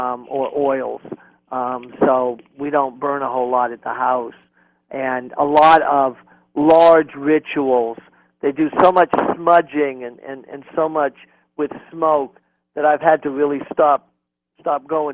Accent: New Hampshire, United States; He was very he was a Yankee. I was born and raised in New Hampshire.

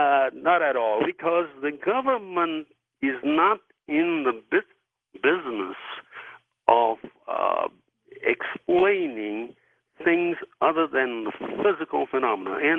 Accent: Yokohama, Kanagawa, Japan; now in United States; yes, I'm actually from Yokohama, and I became a citizen of this wonderful nation in 1976. I'm a U.S. citizen. In 1976, at the 200th anniversary, I became a citizen.

